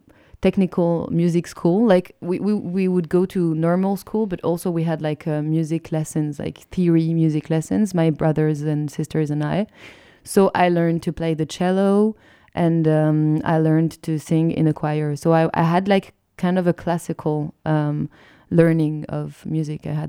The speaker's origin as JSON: {"language": "English", "town": "Lyon", "region": "Auvergne-Rhône-Alpes", "country": "France", "tie": "born or raised there", "second_language": "English", "said": "I started playing shows in pubs when I was like 16 in Lyon, in my hometown, which is like the second biggest city of France, Lyon."}